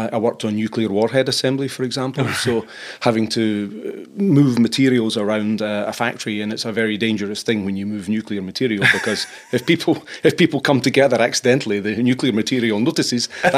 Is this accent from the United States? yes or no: no; Scotland, United Kingdom; I grew up in Scotland, as you know. I was educated there as well.